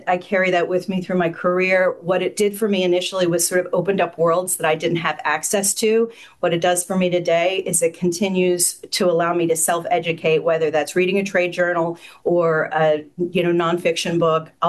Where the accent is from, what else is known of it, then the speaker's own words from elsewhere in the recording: Concord, North Carolina, United States; I grew up in a small town called Concord, North Carolina, which you probably haven't heard of unless you live in Charlotte